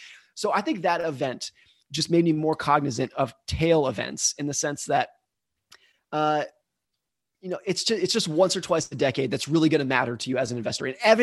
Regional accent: Lake Tahoe, California, United States; So I grew up in Lake Tahoe, California.

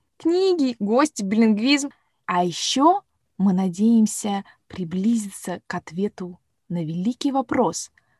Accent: Russia; also born or lived in Moldova; now in United States; Родилась я в Молдавии, но как дочь военного росла в различных уголках России и стран СНГ. А сейчас я живу в США. В этом году уже будет 10 лет, как мы переехали в Кремниевую долину.

